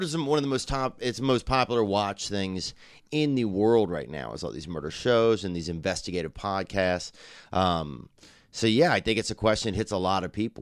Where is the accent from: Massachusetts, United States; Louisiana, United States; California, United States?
Louisiana, United States; This is in Louisiana. This is my hometown.